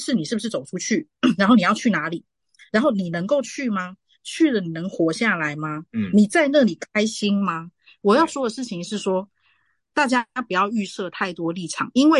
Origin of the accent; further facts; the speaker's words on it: Taiwan; 其实台湾真的，还是我们自己土生土长的地方。